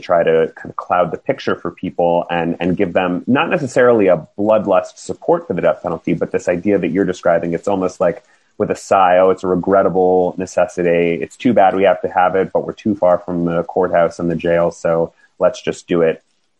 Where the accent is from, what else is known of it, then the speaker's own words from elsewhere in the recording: Texas, United States; And we, you know, growing up in Texas, hear the story about the sort of celebratory, you know, that they lost at the Alamo